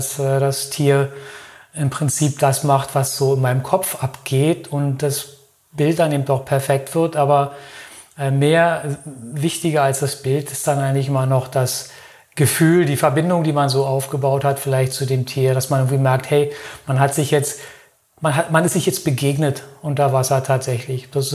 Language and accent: German; Berlin, Germany; now in Lörrach, Germany; Ich bin innerhalb von Lörrach umgezogen. Das ist ja hier in der Nähe von Basel. Ich komme eigentlich aus Berlin, aber meine Partnerin, die arbeitet in Basel und wir leben hier in Lörrach und sind innerhalb der Stadt umgezogen.